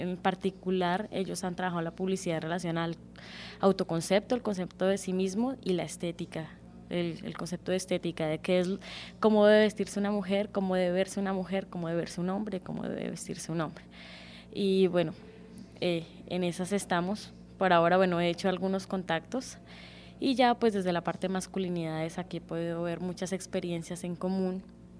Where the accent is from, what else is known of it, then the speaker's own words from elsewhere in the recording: Colombia; soy colombiana, vengo de la Universidad Cooperativa de Colombia, sede de Villavicencio.